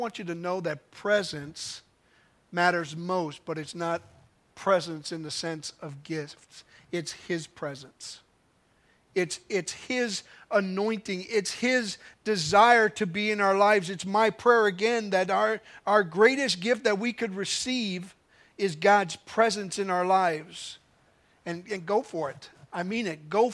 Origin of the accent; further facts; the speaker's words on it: Milwaukee, Wisconsin, United States; Now, I grew up in Milwaukee